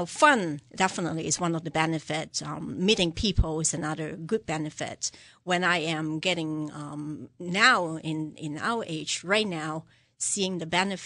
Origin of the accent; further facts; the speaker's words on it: Hong Kong; I grew up in Hong Kong.